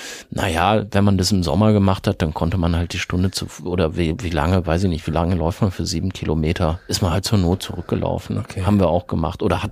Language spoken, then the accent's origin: German; North Rhine-Westphalia, Germany; Ich komme aus einem Dorf in Ostwestfalen.